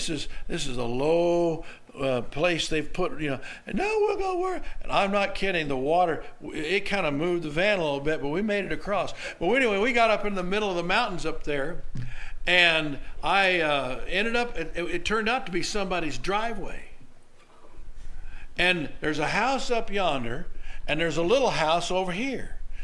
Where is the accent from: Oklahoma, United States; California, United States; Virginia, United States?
Oklahoma, United States; I grew up in Oklahoma.